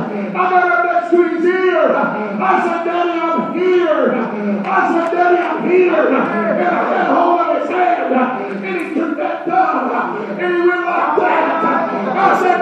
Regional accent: Kentucky, United States; And I came all the way from Kentucky to tell somebody

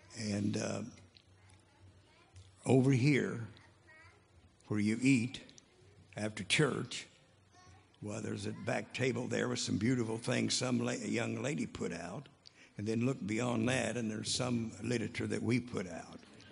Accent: Carmi, Illinois, United States; moved away as an adult; I was born and raised in Carmi, Illinois, in southern Illinois, and I came to Morristown when I was 18 years old

